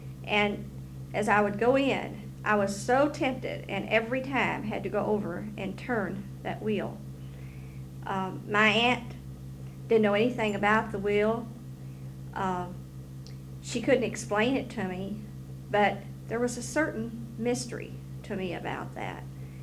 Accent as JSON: {"language": "English", "town": "Louisville", "region": "Kentucky", "country": "United States", "tie": "born or raised there", "said": "from Louisville, Kentucky. I grew up in Louisville."}